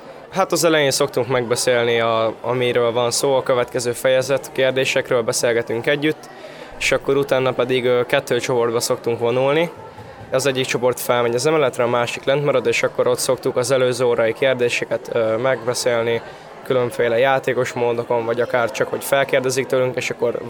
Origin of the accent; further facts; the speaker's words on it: Nyíregyháza, Szabolcs-Szatmár-Bereg, Hungary; Nyíregyházáról jöttem, Örökösföldről, 15 éves vagyok.